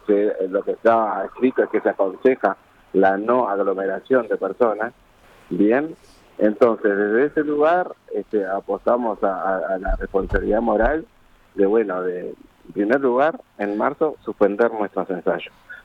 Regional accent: Montevideo, Uruguay; como montevideana, como uruguayo.

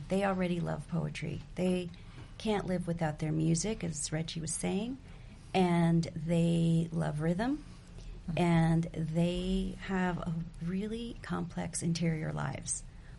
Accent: San Antonio, Texas, United States; also born or lived in Mexico; Well, I was born in Mexico, and so I grew up here in San Antonio since I was a little girl.

